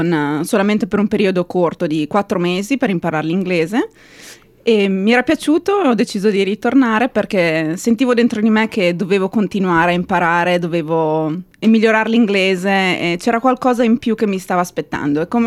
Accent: Reggio Emilia, Emilia-Romagna, Italy; moved away as an adult; now in Australia; Certo, io sono di Reggio Emilia. Ho 30 anni, prima di venire in Australia ho studiato economia e diritto internazionale

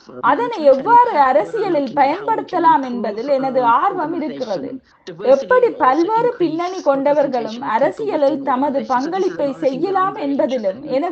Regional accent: Zambia; moved away as an adult; also born or lived in Jaffna, Sri Lanka / Zimbabwe; now in Australia; குடும்பமாக 1977 நாங்கள் இலங்கையை விட்டு வெளியேறிவிட்டோம். சாம்பியா மற்றும் ஜிம்பாப்வே ஆகிய நாடுகளில் தான் நான் வளர்ந்தேன். 1990 ஆஸ்திரேலியாவில் குடியேறினார்.

